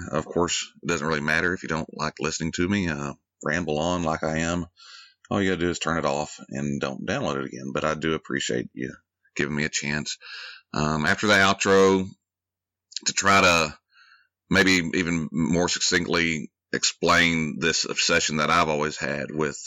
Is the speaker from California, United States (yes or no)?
no; Texas, United States; And, you know, I'm from Texas, so I would read about the history of Texas